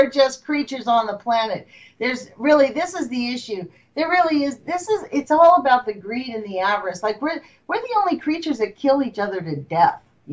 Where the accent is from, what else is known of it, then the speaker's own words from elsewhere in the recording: United States; But I don't have to because I'm an American. That's what being an American's about.